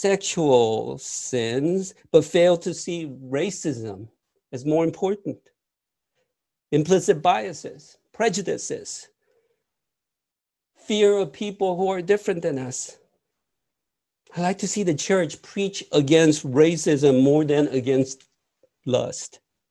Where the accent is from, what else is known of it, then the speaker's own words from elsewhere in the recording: South Korea; I grew up in Korea, and when I was growing up